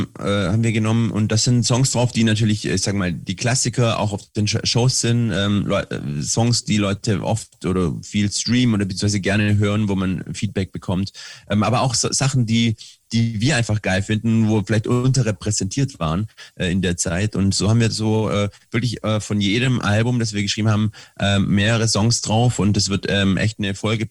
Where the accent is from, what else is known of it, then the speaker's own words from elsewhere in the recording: Baden-Württemberg, Germany; Als Schwabe kann man einem das natürlich verzeihen.